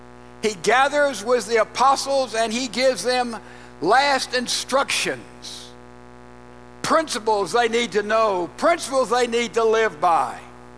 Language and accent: English; Laurel, Mississippi, United States; That's about the distance from here to my hometown of Laurel, Mississippi.